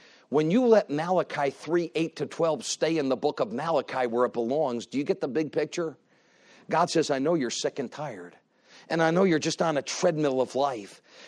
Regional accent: Connecticut, United States; I grew up in the day where you'd go out to recess. I grew up in Connecticut. I grew up in that.

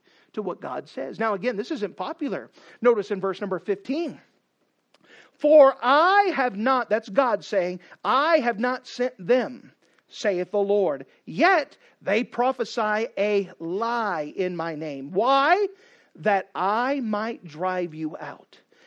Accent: Texas, United States; Growing up in Texas, and my parents said, guess what, you're going to bed at 8 o'clock

